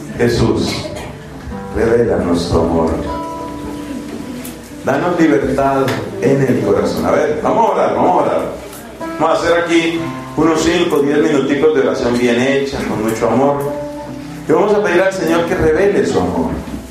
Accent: Caribbean coast, Colombia; Yo vengo de Colombia. ¿Y de qué parte de Colombia? Pues allá de la costa. Yo tengo mi ancestro de esclavo negro o de esclava negra, de lo que sea.

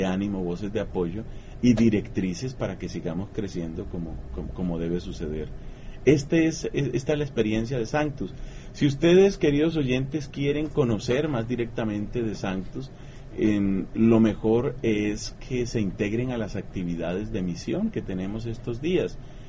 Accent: Colombia; Sanctus tiene una historia que empezó obviamente en mi país, empezó en Colombia, en la ciudad de Bogotá

